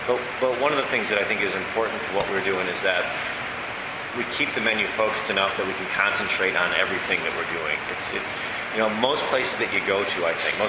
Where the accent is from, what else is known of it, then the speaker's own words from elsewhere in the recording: Evanston, Illinois, United States; I grew up on Heckey's. Uh-huh. In Evanston